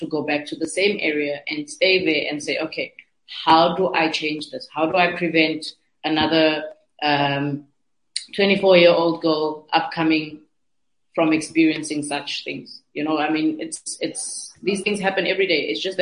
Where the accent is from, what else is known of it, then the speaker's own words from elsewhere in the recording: Nyanga, Western Cape, South Africa; I'm from Nyanga. That's the USP.